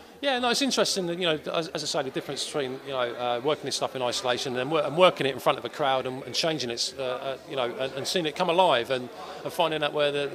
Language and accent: English; Milton Keynes, South East England, United Kingdom; now in Aberdeen, United Kingdom; I'm from Milton Keynes originally. Yeah.